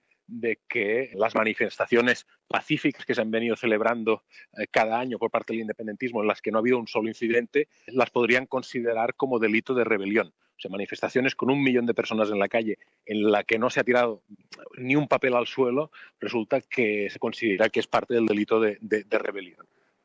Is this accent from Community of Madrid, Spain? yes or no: no; Catalonia, Spain; lo que está pasando en mi país, en Cataluña